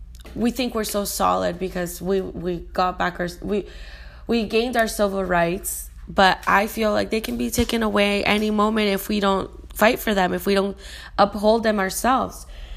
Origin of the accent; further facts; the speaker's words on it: Venezuela; I'm from Venezuela